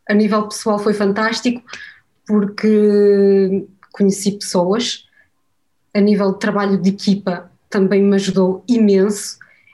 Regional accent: Melgaço, Viana do Castelo, Portugal; moved away as an adult; also born or lived in Lisbon; now in Paris, France; eu sou natural de Melgaço, Viana do Castelo, e em 2009 entrei na Universidade de Minho no curso de Tecnologias e Sistemas de Informação. Trabalhei um ano em Portugal

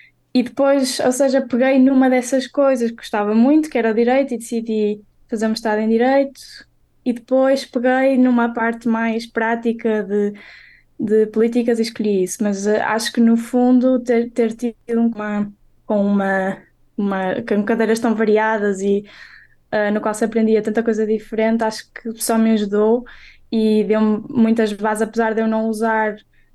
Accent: Porto, Norte, Portugal; Eu sou do Porto, portanto, estudar para Braga ou seja, mudar-me para outra cidade

